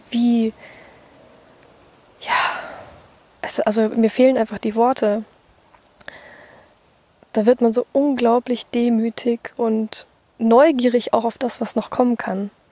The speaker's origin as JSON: {"language": "German", "region": "Bavaria", "country": "Germany", "said": "da bei München, wo ich herkomme"}